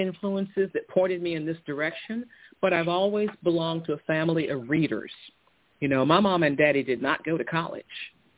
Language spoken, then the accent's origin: English; Texas, United States; I went to a predominantly white institution in my home state of Texas